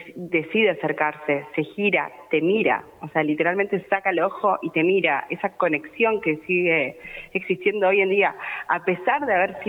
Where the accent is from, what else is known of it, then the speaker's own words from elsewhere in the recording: Buenos Aires, Argentina; now in San Antonio Oeste, Argentina; Yo soy de Buenos Aires, estudié en la UBA, hice la licenciatura allá